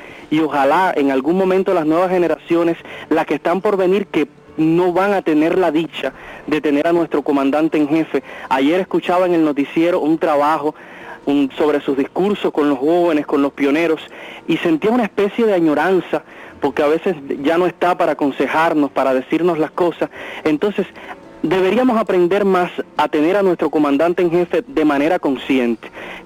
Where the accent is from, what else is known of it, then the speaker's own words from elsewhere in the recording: Cuba; Es la rebeldía también una característica de los cubanos que nos lega nuestro comandante